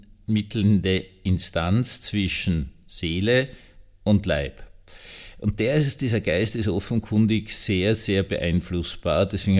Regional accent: Bischofshofen, Salzburg, Austria; in meiner alten Heimat in Salzburg, in Bischofshofen, da kommt es in den hohen Tauern gerade gewaltig herunter

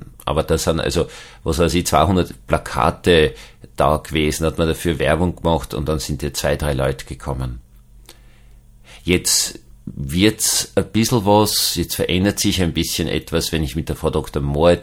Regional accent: Vienna, Austria; Also Sie wissen ja, dass ich gebürtiger Wiener bin. Ich bin in einem großbürgerlichen Haushalt aufgewachsen, in einem altösterreichischen, einem bürgerlichen, liberalen. Ich komme aus dem freisinnigen, freiheitlichen, jetzt im besten Sinn des Wortes, Protestantismus in Österreich heraus.

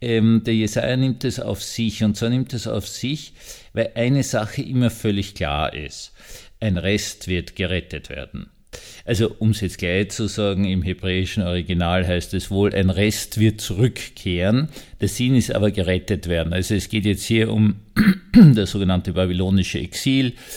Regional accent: Vienna, Austria; born there; Sie wissen ja, dass ich also gebürtiger Wiener bin.

